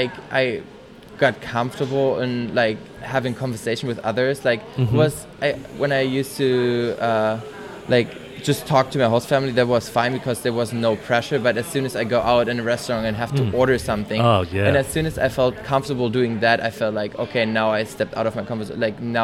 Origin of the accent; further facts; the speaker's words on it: Germany; I'm from Germany